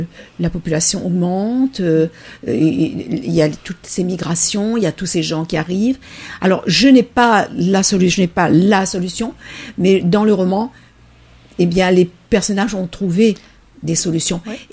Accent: Réunion; Donc moi je suis réunionnaise, je suis comme tout le monde, j'ai beaucoup de peurs aussi.

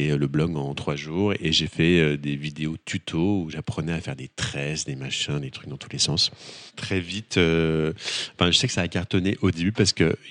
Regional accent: Chalon-sur-Saône, Bourgogne-Franche-Comté, France; Moi, je viens de Chalon-sur-Saône, en Bourgogne.

